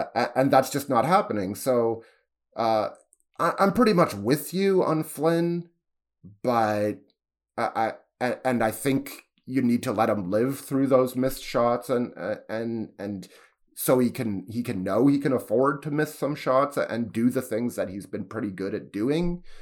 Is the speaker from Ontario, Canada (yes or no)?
yes; Toronto, Ontario, Canada; just about being a Canadian and a Torontonian in general when you're viewing yourself in contrast to the United States.